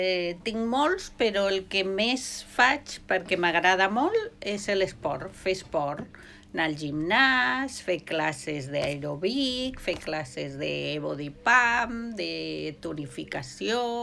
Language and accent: Catalan; Sant Feliu de Llobregat, Catalonia, Spain; jo soc de Sant Feliu de Llobregat, i vaig anar a Molins de Rei, que és un poble del costat, a l'Institut de Formació Professional.